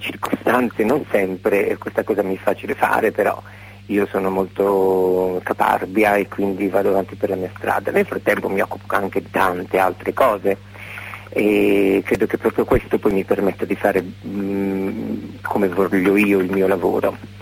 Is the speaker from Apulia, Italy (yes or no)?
yes; Ruvo di Puglia, Apulia, Italy; born there; now in Bologna, Italy; sono anche molto contenta di stare qui a Bologna, anche se io non sono bolognese, io sono nata in Puglia, in un paese che si chiama Ruvo di Puglia, a 30 km da Bari, ben 51 anni fa.